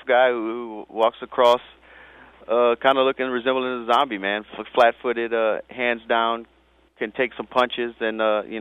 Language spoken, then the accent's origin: English; Lafayette, Louisiana, United States; I'm from Lafayette, Louisiana.